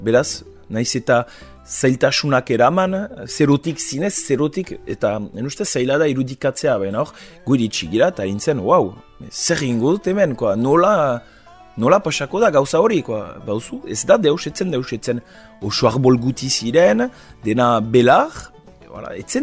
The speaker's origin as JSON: {"language": "Basque", "town": "Bayonne", "region": "Nouvelle-Aquitaine", "country": "France", "said": "ni Baionakoa naiz, eta bo, garai batez barri izan dut urrundu Baionatik, baina azken finean Baionatik 10 minututara izatea ere biziki baliagarri da."}